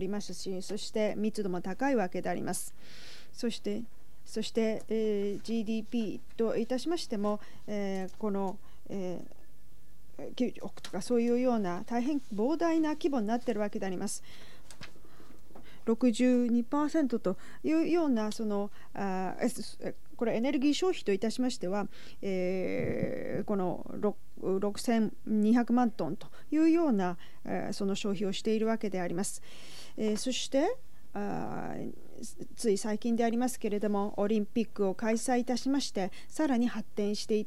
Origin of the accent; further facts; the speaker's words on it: China; Japanese is a second language; now in Japan; 中国から参りました